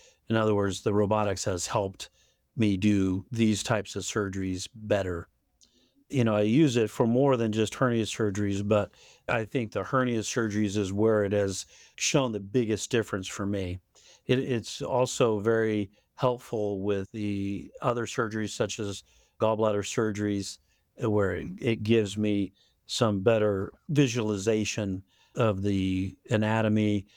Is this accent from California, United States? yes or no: no; Colorado, United States; moved away as an adult; also born or lived in Texas / Michigan / Indianapolis, United States; now in Rochester, United States; Well, I grew up in Colorado, and then from there I went to medical school in Texas.